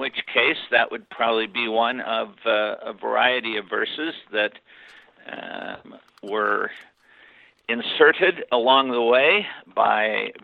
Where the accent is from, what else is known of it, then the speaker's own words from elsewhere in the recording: Rock Island, Illinois, United States; and a BA from Augustana College in my hometown of Rock Island, Illinois.